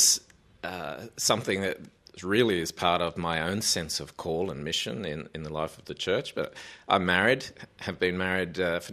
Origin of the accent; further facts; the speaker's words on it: Brisbane, Queensland, Australia; I come from Brisbane in Australia